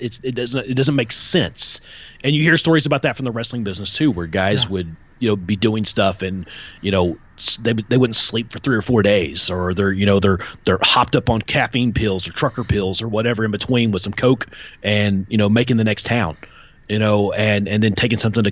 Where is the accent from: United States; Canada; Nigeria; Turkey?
United States; Ohio River Valley; I covered LeBron, and actually, I grew up right on the Ohio River, so he wasn't far away.